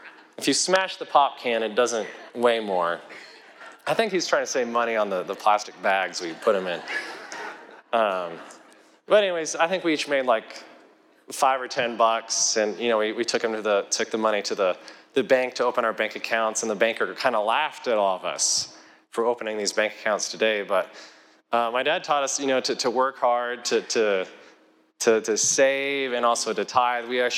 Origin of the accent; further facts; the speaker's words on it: Kit Carson, Colorado, United States; But in a small town, we grew up in Kit Carson, Colorado.